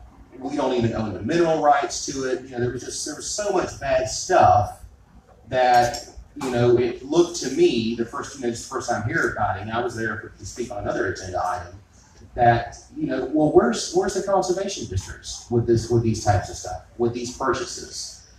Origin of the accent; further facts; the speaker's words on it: Florida, United States; I'm just a guy who grew up, born and raised in Alachua County, a couple hours north of here, right there on the property that I grew up in.